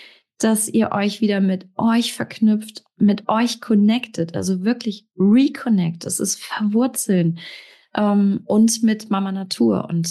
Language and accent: German; Rhineland, Germany; Ich komme aus dem Rheinland.